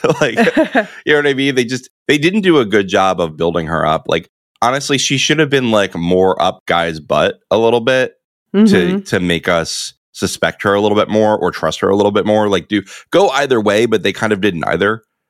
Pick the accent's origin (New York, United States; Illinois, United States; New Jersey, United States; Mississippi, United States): New York, United States; Maybe I'm extra sensitive to it as a New Yorker, but I was a little thrown off by that.